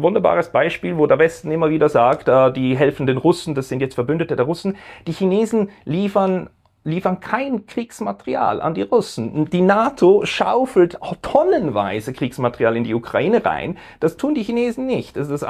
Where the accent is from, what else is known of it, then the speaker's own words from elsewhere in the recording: Switzerland; ich bin dafür, dass wir als Schweizer versuchen, weiterhin unsere Sicherheit darüber zu sichern, dass wir nicht bedrohlich sind